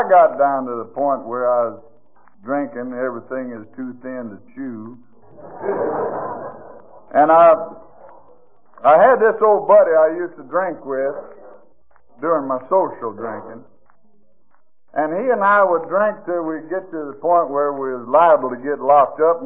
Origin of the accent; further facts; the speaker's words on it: Arkansas, United States; I come from Arkansas, and there's lots of smart folks come from there.